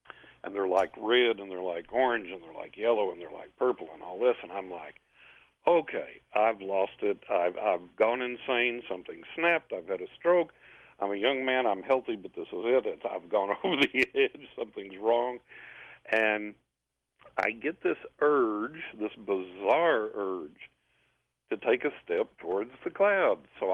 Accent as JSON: {"language": "English", "town": "San Angelo", "region": "Texas", "country": "United States", "tie": "born or raised there", "said": "I was living in my hometown of San Angelo, Texas, and we're right on the tip end, I think, of Tornado Alley."}